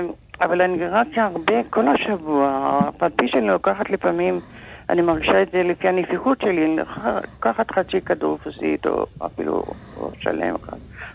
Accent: Jerusalem, Jerusalem District, Israel; אני ירושלמית

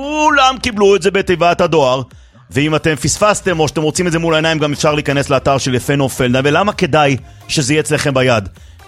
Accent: Jerusalem District, Israel; גדלתי איתם בשכונה בבית וגן

